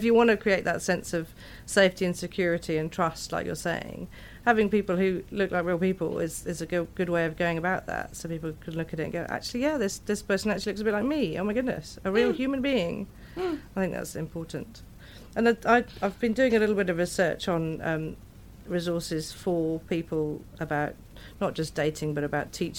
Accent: England, United Kingdom; now in New Zealand; I'm from England

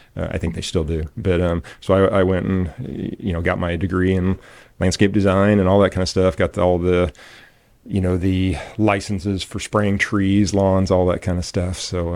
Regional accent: Columbus, Indiana, United States; Okay, born and raised Columbus, Indiana. Small community south of Columbus.

